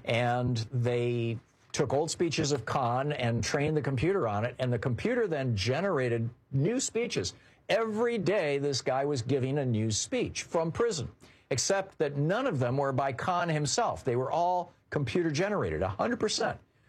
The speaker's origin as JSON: {"language": "English", "region": "Michigan", "country": "United States", "tie": "born or raised there", "said": "I grew up in Michigan. I've always supported the Detroit Lions and the Detroit Tigers, the football and baseball teams."}